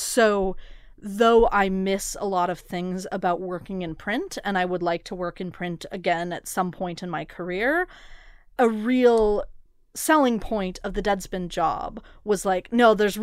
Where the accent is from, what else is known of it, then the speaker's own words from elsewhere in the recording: Portland, Oregon, United States; I grew up in part in Portland, and that newspaper at the time was just incredibly good.